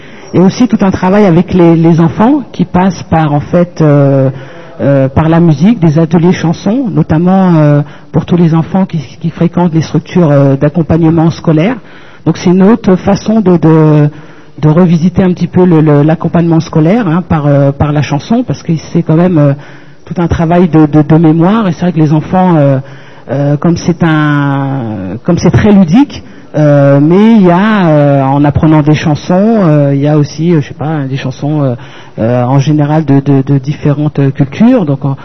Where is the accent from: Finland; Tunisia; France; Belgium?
France; Sarcelles, Île-de-France; Moi, avant, je venais de Sarcelles